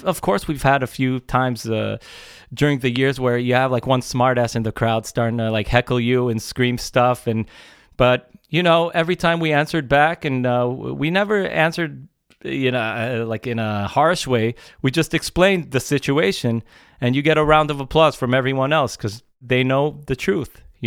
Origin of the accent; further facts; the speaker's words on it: Israel; It can't be, we're from Israel and we're showing how bad it, you know, we tried to show both sides so anyone can relate to it